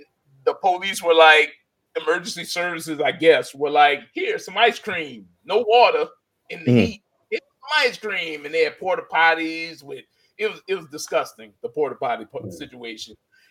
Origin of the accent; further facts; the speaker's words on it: New Orleans, Louisiana, United States; Now, I'm from New Orleans. I grew up in thug culture.